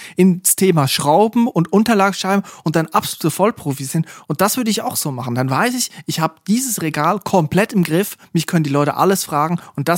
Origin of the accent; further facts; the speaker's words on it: Switzerland; da in der Region, wo ich herkomme, an der A1 in der Schweiz, wo jedes Dorf auch gleich ist